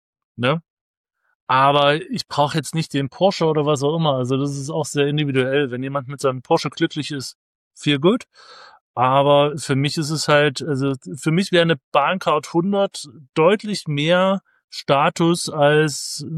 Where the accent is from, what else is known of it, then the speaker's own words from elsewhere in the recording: Saxony, Germany; ich als Sachse